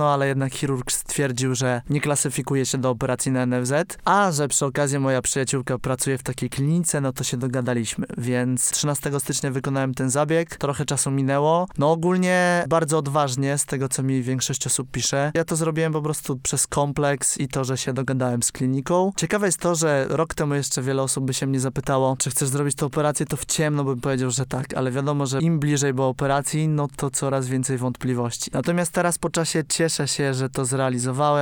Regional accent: Olsztyn, Warmian-Masurian Voivodeship, Poland; jestem z Olsztyna, więc na pewno najłatwiej mi nagrywać tutaj niż zawsze jeździć do Warszawy. Ja też jestem dumny, że mieszkam w Olsztynie. Ja go bardzo lubię, kocham. Uważam, że to jest super miasto, nie ma takiego przesytu z ludźmi.

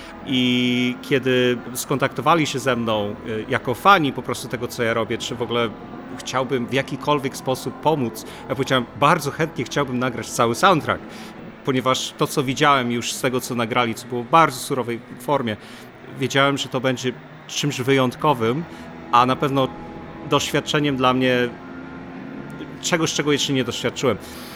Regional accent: United States; jak dorastałem w Stanach Zjednoczonych

